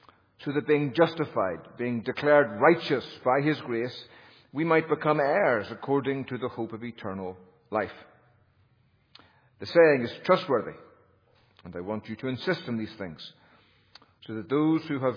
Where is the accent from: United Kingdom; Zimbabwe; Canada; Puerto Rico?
United Kingdom; now in United States; I'm not speaking to you as a Britisher now, I'm speaking to you as an American. I wasn't born here, but I got here as fast as I could.